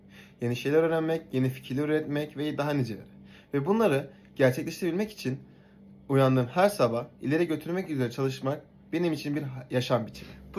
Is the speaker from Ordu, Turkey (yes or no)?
yes; Ordu, Turkey; now in Izmir, Turkey; 22 yaşındayım. Orduluyum.